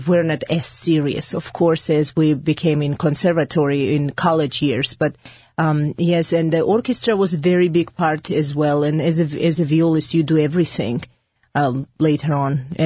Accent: Georgia; with my background, I grew up in Soviet Republic of Georgia, which fortunately right now is just Georgia.

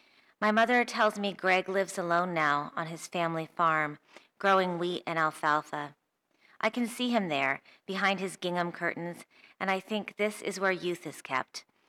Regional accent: Spokane, Washington, United States; also born or lived in New York; Okay, so I was born in New York, but I have lived in Spokane for most of my life since the age of three.

